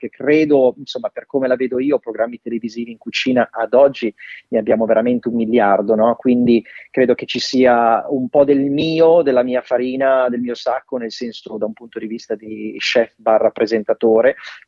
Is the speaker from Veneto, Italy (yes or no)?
no; Milan, Lombardy, Italy; io sono di Milano, da parte di papà, che è di Candia Lomellina, quindi diciamo, nelle zone, nelle risaie, quasi al confine tra Lombardia e Piemonte, da quelle parti lì